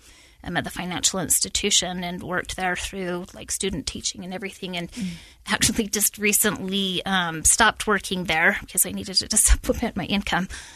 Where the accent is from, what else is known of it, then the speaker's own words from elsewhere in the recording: Layton, Utah, United States; I grew up in Syracuse, Layton area. I went to Layton High.